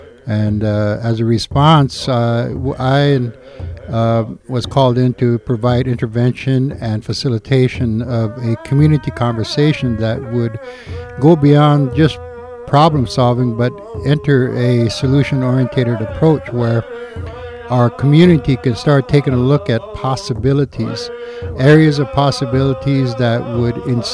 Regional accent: Minneapolis, Minnesota, United States; I'm from Minneapolis, Minnesota, but I'm Sichangu Lakota from current-day South Dakota.

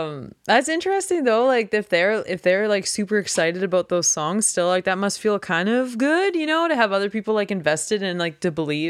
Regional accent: Mortlach, Saskatchewan, Canada; I'm originally from Mortlach.

